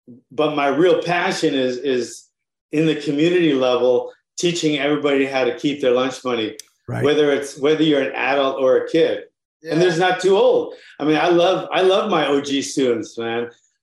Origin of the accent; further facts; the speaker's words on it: Honolulu, Hawaii, United States; I got started in Honolulu, Hawaii. I'm from Honolulu, Hawaii